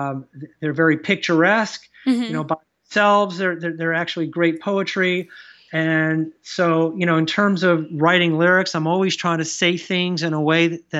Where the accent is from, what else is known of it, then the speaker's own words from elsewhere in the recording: Batavia, New York, United States; John Gardner, who is a semi-famous author from my hometown of Batavia, New York, has several of his books.